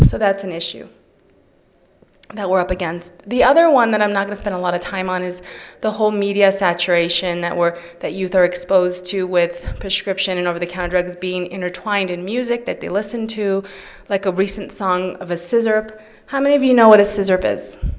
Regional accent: California, United States; I'm from California, so the presentation I'm going to focus on now

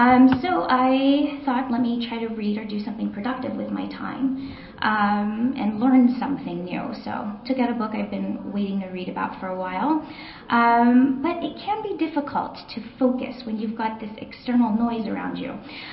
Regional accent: Los Angeles, California, United States; So I'm from Los Angeles, home to the 405 parking lot.

